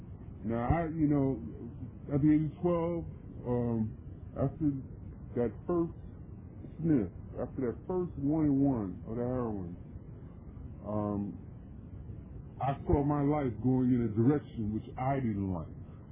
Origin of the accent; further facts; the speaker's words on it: New York City, New York, United States; I am born and raised in New York City, Harlem. Came up from the city, pretty much from the streets, in a relatively functional family.